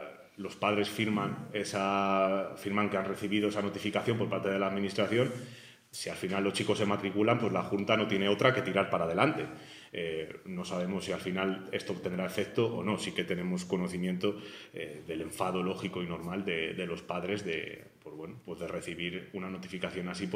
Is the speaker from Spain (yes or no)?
yes; Salamanca, Castile and León, Spain; yo soy de Salamanca y allí ocurre una cosa un poco parecida en la Sierra de Francia